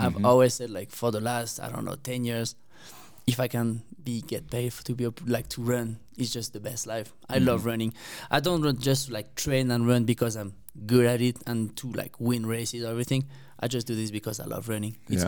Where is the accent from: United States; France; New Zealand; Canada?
France; south of France; English is a second language; But no, I always like lived in the south of France. I did my high school, like elementary school, high school, and everything like in the south of France.